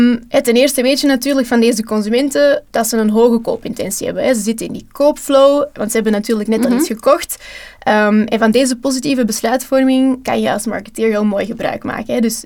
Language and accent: Dutch; Belgium; omdat we als Belgen steeds veel eisender worden